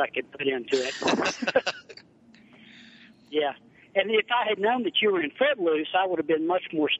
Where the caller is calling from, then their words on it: Georgia, United States; I'm actually calling from Northwest Georgia, but I have a Chattanooga phone number.